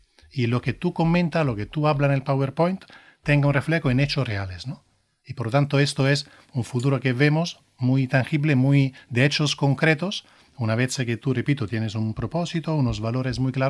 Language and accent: Spanish; Italy; y lo digo no porque soy italiano